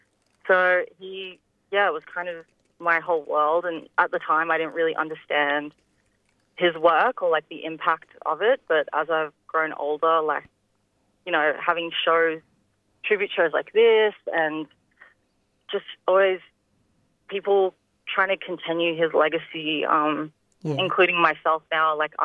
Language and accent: English; Sydney, New South Wales, Australia; born there; I am a Wiradjuri, Gumbangi and Yuin woman. But I was born in Western Sydney.